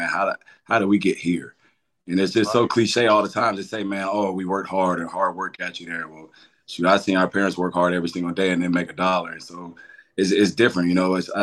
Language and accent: English; Lakeland, Florida, United States; So I grew up in Lakeland, Florida. It's a central Florida area. It's in between Tampa and Orlando. Kind of small town, not too big